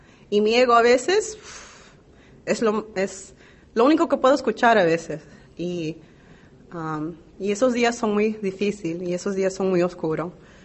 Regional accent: Peru; born there; viajé a mi país natal, Perú

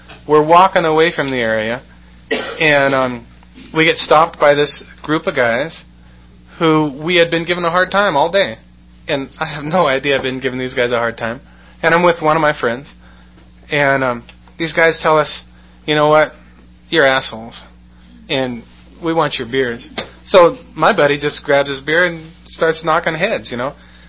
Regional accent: California, United States; I grew up in Humboldt County, a couple hundred miles north of here.

